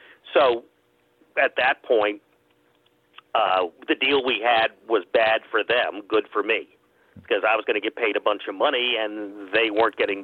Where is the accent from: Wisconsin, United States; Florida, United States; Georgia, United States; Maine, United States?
Florida, United States; Miami; Well, in my case, I grew up in Miami, Florida, as you noted, and I discovered wrestling there in the mid-60s